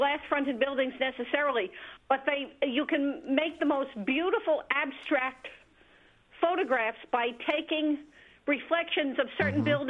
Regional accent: Brooklyn, New York, United States; now in Rockville Centre, United States; Hi. I grew up in Brooklyn, but love to go back into the city whenever I can.

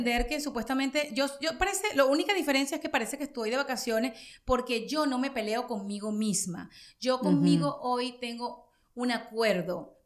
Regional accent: Caracas, Capital District, Venezuela; yo me crié en los Jardines del Valle, ¿no? Uh-huh. En Venezuela, en la parte oeste de la ciudad, en la capital

